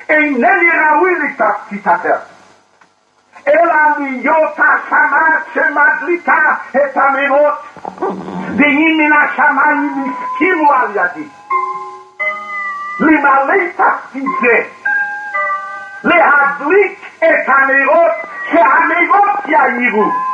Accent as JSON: {"language": "Hebrew", "town": "Jerusalem", "region": "Jerusalem District", "country": "Israel", "tie": "born or raised there"}